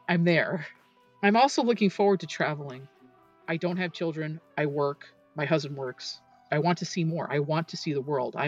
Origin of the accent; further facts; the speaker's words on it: Los Angeles, California, United States; The city that I grew up in Los Angeles, was in the 80s and 90s the home of Panasonic, ANA, Toyota, and Honda.